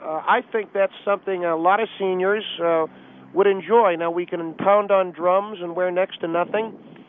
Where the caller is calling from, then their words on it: Tamarac, Florida, United States; I'm calling you from Tamarack, Florida.